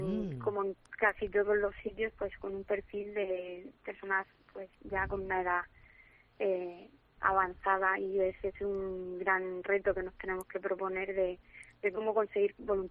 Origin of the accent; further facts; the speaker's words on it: Rafal, Valencian Community, Spain; yo soy de Rafal, del centro, el corazón de la Vega Baja